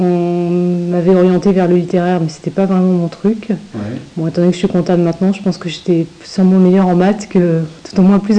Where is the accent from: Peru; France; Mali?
France; Bressay; Oui, je suis née à Bressay. Je suis allée à l'école à Bressay. Je suis partie un petit peu et maintenant je retravaille et j'habite de nouveau à Bressay.